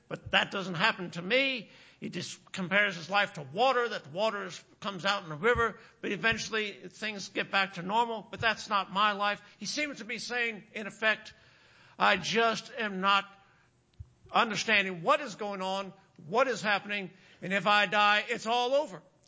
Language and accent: English; Connecticut, United States; I said, "Well, I'm from Connecticut."